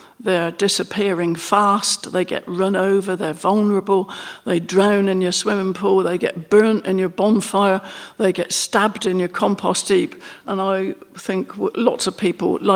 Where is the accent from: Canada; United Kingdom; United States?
United Kingdom; South East England; I was brought up in North Berkshire, and I was absolutely surrounded by wildlife of all kinds